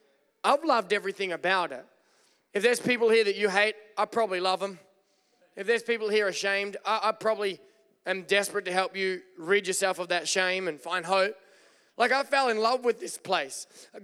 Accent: Wodonga, Victoria, Australia; now in United States; I'm from Wodonga, and I've been in Wodonga for a long time, and Wodonga didn't feel like home anymore.

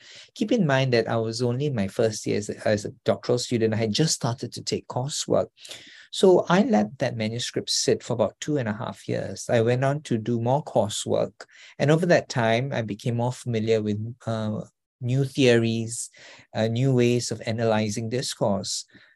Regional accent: Singapore; I'm originally from Singapore

